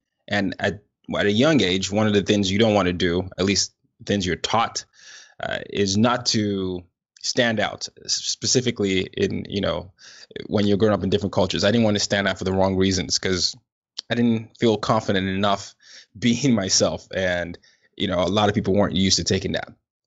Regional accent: Nigeria; I'm from Nigeria

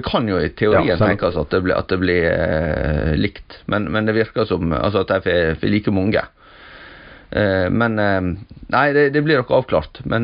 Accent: Møre og Romsdal, Norway; Ja, jeg i hvert fall kom til min heimtrakte her, ja.

